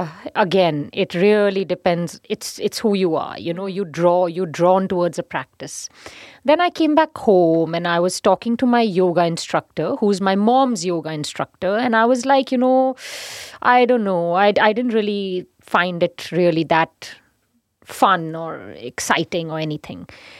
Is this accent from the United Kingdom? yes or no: no; Punjab, India; I said, I'm from India.